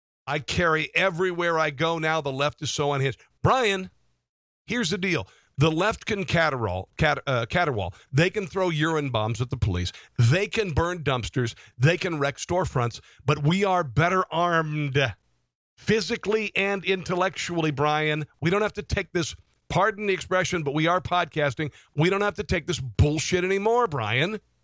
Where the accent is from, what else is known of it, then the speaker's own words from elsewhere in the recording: Iowa, United States; also born or lived in Omaha, Nebraska; Omaha, my hometown, brother. Thanks for checking it out, Patrick. I'm actually originally from Omaha, Nebraska. Grew up in Southwest Iowa, so glad to have you.